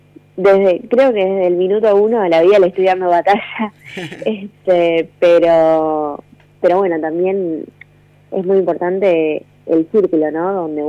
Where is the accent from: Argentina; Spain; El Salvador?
Argentina; Buenos Aires; De Capital.